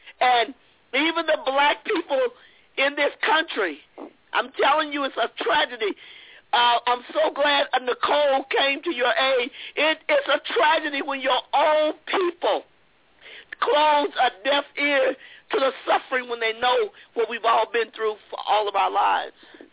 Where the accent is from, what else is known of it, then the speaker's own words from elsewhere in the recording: Colorado Springs, Colorado, United States; from Colorado Springs.